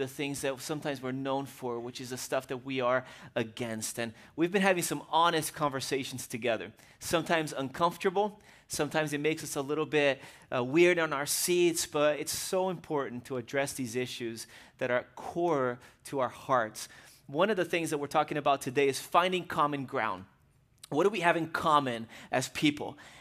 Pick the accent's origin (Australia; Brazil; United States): Brazil; Even growing up in Brazil, for me, it was the same way.